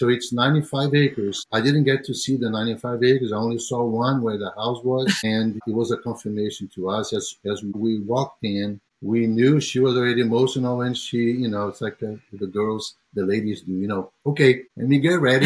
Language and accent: English; Brazil; I'm from Brazil. So the warm weather, we have this in common.